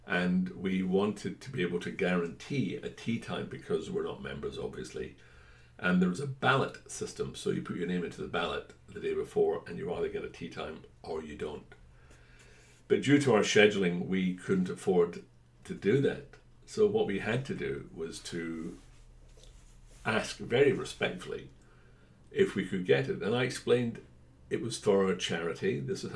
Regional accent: Scotland, United Kingdom; So, being a Scotsman, it will come as no real surprise it was the old course, St Andrews.

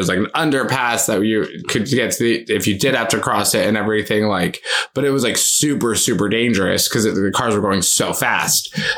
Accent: Colorado, United States; I grew up in Colorado, so I know how to hike.

